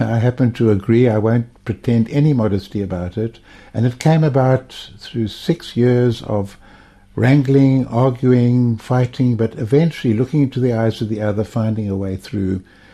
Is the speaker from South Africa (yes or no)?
yes; South Africa; also born or lived in England / Mozambique; I'm South African, I'm in England, I was there a long time. Am I South African, am I Mozambican? I'm South African, I was in Mozambique.